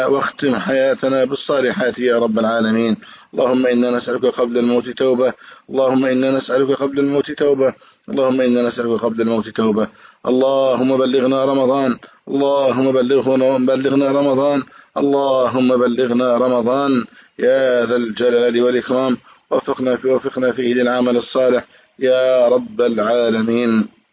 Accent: Egypt; اللهم احفظ بلدنا مصر أمنا أمانا سخاء رخاء وسائر بلاد المسلمين.

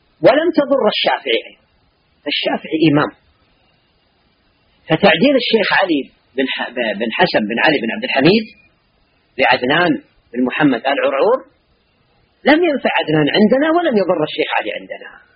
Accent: Saudi Arabia; بلادنا السعودية

